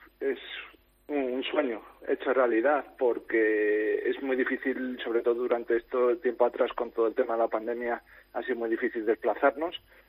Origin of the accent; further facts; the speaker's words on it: Spain; now in Finland; Pues bastante, somos solo 8 españoles.